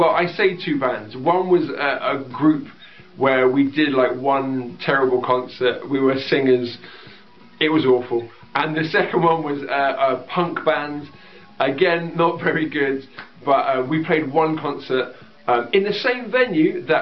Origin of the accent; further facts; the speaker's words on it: London, United Kingdom; They're my local team, so I grew up in North London